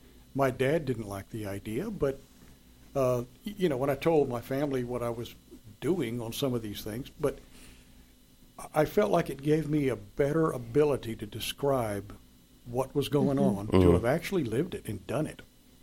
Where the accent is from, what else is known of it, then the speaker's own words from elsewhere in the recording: Texas, United States; Growing up in West Texas, we had this legend that was going around about the Marfalites.